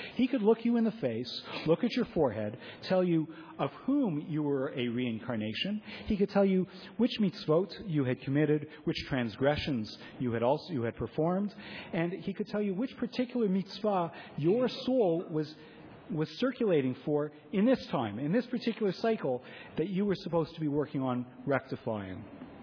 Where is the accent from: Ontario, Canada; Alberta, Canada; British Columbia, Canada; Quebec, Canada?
Ontario, Canada; Toronto; When I grew up in Toronto